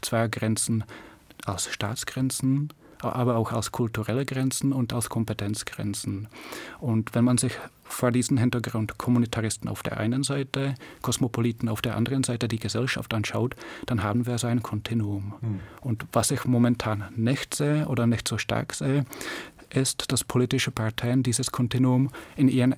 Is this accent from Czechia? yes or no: yes; Czechia; ich bin aus Tscheche jeden Tag nach Bayern zur Schule gefahren, in Tschechien habe ich geschlafen